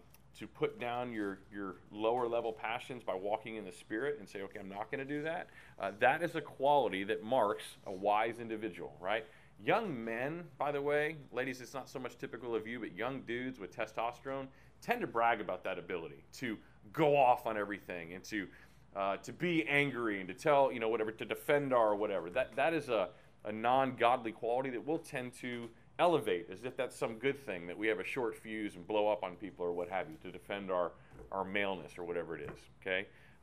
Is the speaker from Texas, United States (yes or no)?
yes; Texas, United States; I'm from Texas, so a few of you may be familiar with that.